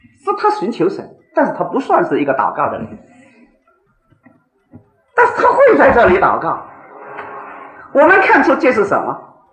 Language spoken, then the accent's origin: Chinese; China; 我们中国人很懂得老人家的宝贝啊